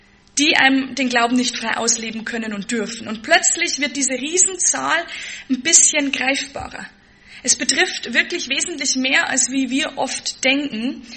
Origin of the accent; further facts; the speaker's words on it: Deggendorf, Bavaria, Germany; accent: Lower Bavarian dialect; mein Dialekt ist ich spreche Dialekt, kein Hochdeutsch. Ich bin tatsächlich eine waschechte Niederbayerin. … aus Deckendorf, weiß ich nicht. Nicht ganz so weit von hier, gell? Also zwischen Rengsburg und Passau.